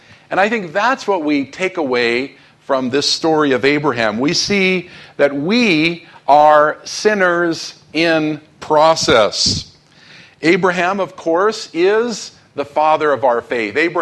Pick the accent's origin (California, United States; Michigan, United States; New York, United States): California, United States; Los Angeles; You know, I grew up in Los Angeles in the 1960s.